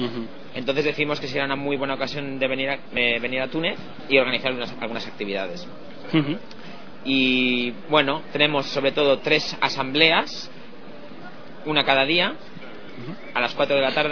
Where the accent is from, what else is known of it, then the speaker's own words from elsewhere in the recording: Valencia, Valencian Community, Spain; now in Amsterdam, Netherlands; soy de Valencia pero vivo en Ámsterdam.